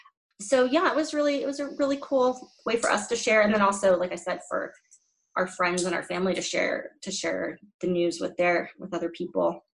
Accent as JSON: {"language": "English", "town": "Houston", "region": "Texas", "country": "United States", "tie": "born or raised there", "said": "I know I grew up in Houston, the Houston Chronicle, you pay for your wedding announcements in there, you know."}